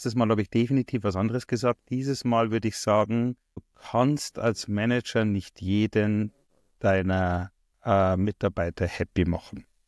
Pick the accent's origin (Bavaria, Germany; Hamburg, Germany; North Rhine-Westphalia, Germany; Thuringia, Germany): Bavaria, Germany; Man hört schon, ich komme nicht aus dem Norden Deutschlands, sondern eher aus dem Süden, aus Niederbayern, nähe Passau.